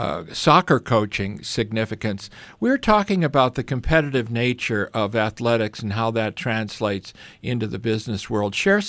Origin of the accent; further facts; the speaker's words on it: Chicago, Illinois, United States; Yeah, both of us are. I went to New Trier, grew up on the North Shore of Chicago.